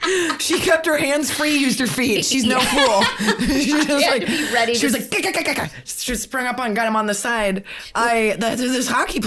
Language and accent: English; Nebraska, United States; We're from Nebraska. Yeah. We get it.